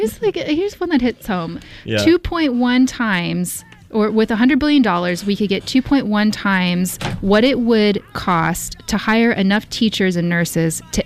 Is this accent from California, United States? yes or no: no; Houston, Texas, United States; I went to NASA, the Johnson Space Center, when I was in Houston. I'm from Houston.